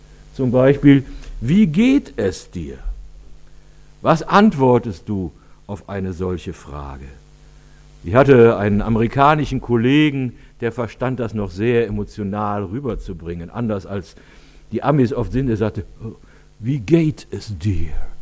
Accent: Cologne, North Rhine-Westphalia, Germany; Ich habe nicht unbedingt nur solche Erinnerungen an meine Heimatstadt. Aber tatsächlich ist es wirklich oft so, dass die 86 Kölner Fädel der Ort sind, an dem sich die Menschen zu Hause fühlen.

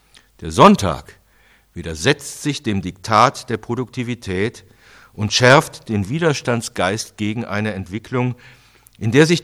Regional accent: Cologne, North Rhine-Westphalia, Germany; lange Zeit in meiner Heimatstadt Köln tätig

